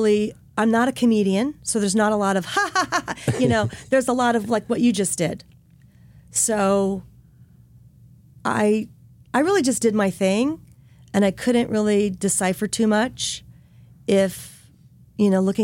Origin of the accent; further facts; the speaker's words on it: Los Angeles, California, United States; I rented this little beach bungalow in my hometown in LA.